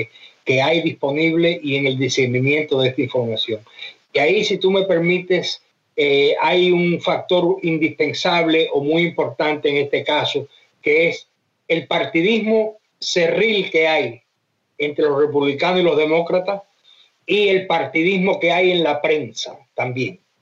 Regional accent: Cuba; Yo no estoy parafraseando a un dicho político de mi país de origen, que es Cuba.

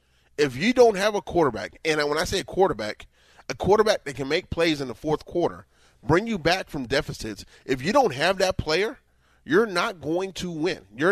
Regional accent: Seattle, Washington, United States; So I'm from Seattle. I went to college out there.

